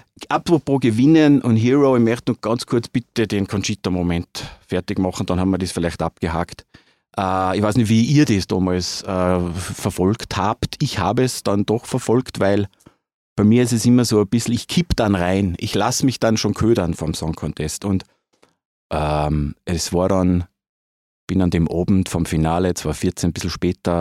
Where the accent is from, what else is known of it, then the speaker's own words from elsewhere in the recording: Austria; Aber dann als Österreicher ist es, reicht es mir einmal